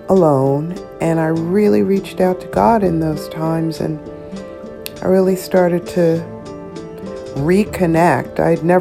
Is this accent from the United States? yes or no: yes; Bronx, New York, United States; I'm from the Bronx.